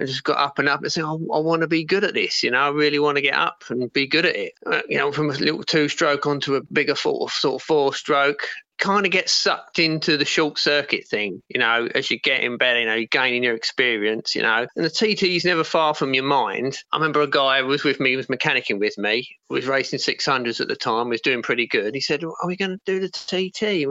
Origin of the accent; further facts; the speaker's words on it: South East England, United Kingdom; I am from Kent, living in Herne Bay in Kent.